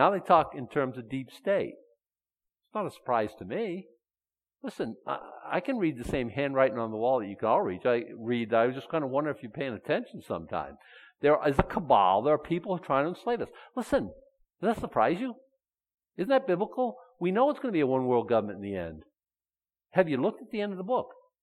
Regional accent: Boston, Massachusetts, United States; I was brought up in Boston. I know racism, okay?

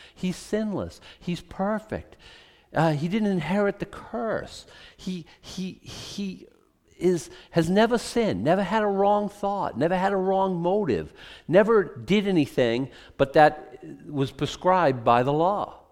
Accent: Boston, Massachusetts, United States; I grew up in Boston, a very racist society.

